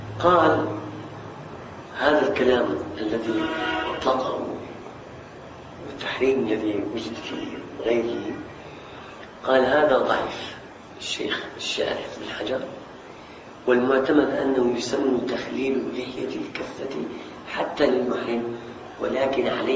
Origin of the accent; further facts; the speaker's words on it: Syria; الحمد لله مية عندنا في الشام كثير